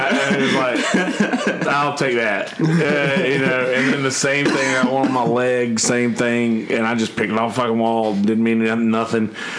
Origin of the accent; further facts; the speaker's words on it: South Carolina, United States; yeah, well, I'm always be from South Carolina, too.